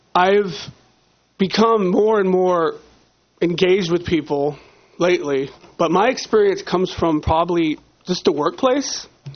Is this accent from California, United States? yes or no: yes; Grover Beach, California, United States; I was pretty much raised here. I lived here almost 30 years. I grew up in Grover Beach on Brighton Street with my two folks and my brother and sister.